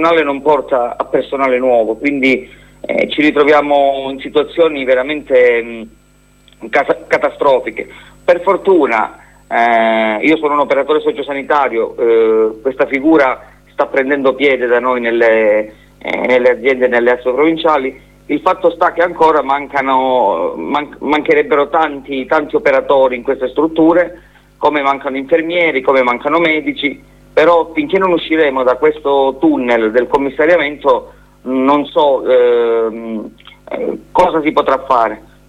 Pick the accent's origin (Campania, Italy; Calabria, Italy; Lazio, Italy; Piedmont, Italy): Calabria, Italy; Purtroppo qui in Calabria siamo molte persone, siamo radicate, mi ci metto pure io perché sono calabrese